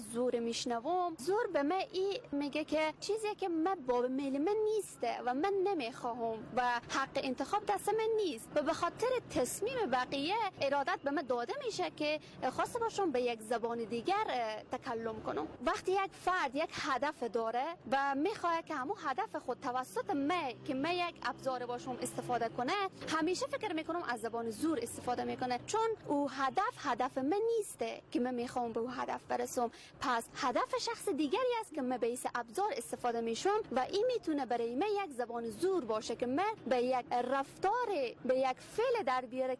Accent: Afghanistan; first language Dari; زبان مادری ما است که زبان دری است و یکی که زبان انگلیسی و در زبان پشتو کم میفهمم و زبان ترکی هم میشه گفت که خیلی فقط میتونم روخونی کنم و بعضی واژه هایی بفهمم.

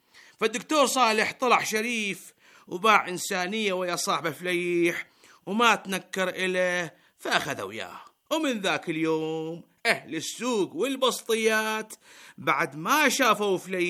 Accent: Iraq; يا جماعة الخير، ترى بلدنا العراق اليوم مغمى عليه بقسم الطوارئ والله

